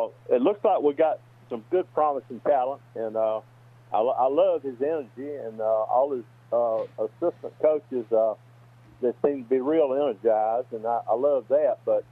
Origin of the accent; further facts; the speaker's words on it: South Carolina, United States; but I'm from South Carolina, about the middle of the state